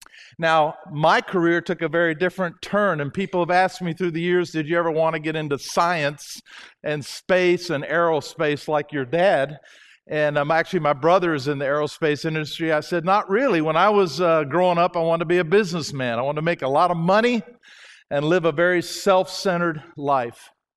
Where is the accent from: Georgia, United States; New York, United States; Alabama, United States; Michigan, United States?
Alabama, United States; Huntsville; When I was a little boy growing up in Huntsville in the 1950s